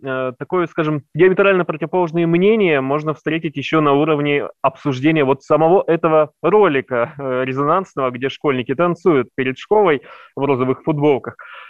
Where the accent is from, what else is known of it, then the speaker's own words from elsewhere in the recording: Urals, Russia; не любим мы уральцы, когда нас кто-то хает за что-то